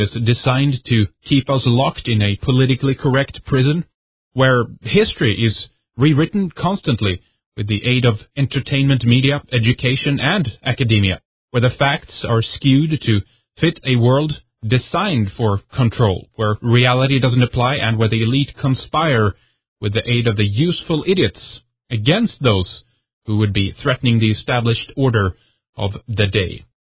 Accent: Sweden; from Sweden, Northern Europe.

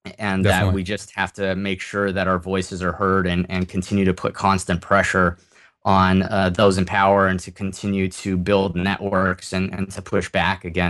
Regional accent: California, United States; I grew up here in California. My ancestors actually were among the founders of the state here.

